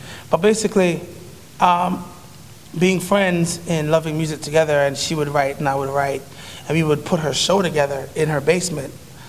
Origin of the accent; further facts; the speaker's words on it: Jamaica; also born or lived in Toronto, Canada; being West Indian and, you know, being from Jane and Finch and growing up in Jamaica